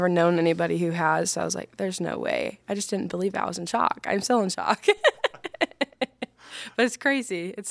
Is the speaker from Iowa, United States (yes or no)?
yes; DeWitt, Iowa, United States; Yeah, so I am originally, I grew up in DeWitt, Iowa.